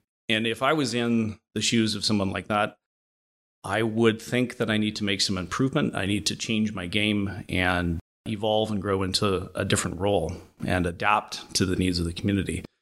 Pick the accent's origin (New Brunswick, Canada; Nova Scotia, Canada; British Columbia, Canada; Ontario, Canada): Ontario, Canada; Stoney Creek; I have a lifetime born and raised in the Winona and Stony Creek area, lived in all parts of the ward, lived on Millen Road for a portion of time, so I have some knowledge of that area of the ward.